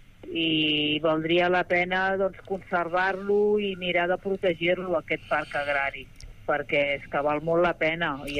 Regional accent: Sant Climent de Llobregat, Catalonia, Spain; nosaltres som de Sant Climent de Llobregat

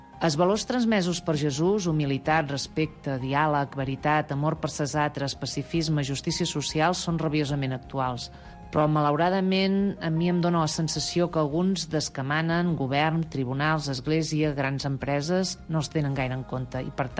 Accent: Cadaqués, Catalonia, Spain; Soc de Cadaqués i m'he criat sota els valors d'una societat i família cristiana. Malgrat que no sóc creient ni practicant

